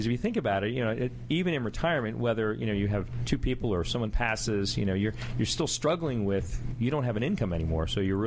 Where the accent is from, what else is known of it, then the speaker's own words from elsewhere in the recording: Baltimore, Maryland, United States; An Army brat from when I was really young, but really ended up in Baltimore.